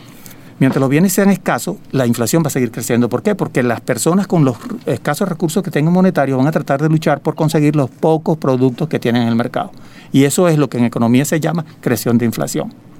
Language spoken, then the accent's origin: Spanish; Venezuela; los que salimos con la pata rota somos los venezolanos